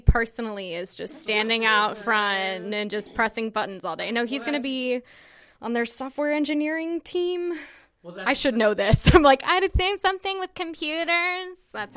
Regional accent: Houston, Texas, United States; I grew up in Houston and did theater there growing up.

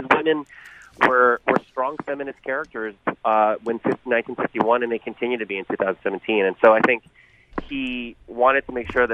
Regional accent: Philippines; now in United States; being a Filipino American, someone who left the Philippines because of the martial law and the Marcos regime

